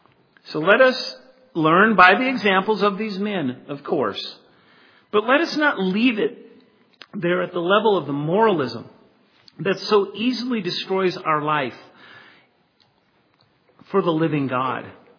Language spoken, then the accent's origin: English; Colorado, United States; But, you know, I grew up in Colorado. And as a kid, we went to certain places in Colorado